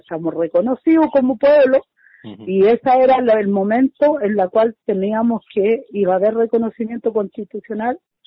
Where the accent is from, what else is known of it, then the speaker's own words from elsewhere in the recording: Purén, Araucanía, Chile; yo soy de Purén, estoy aquí en Purén, o sea, no en la ciudad, sino en la comunidad.